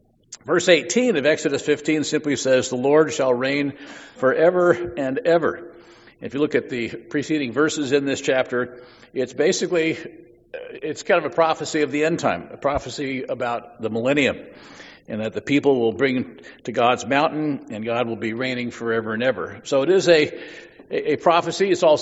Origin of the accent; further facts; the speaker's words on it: Midwest, United States; I grew up in the Midwest and shot a few innocent bobwhite quail.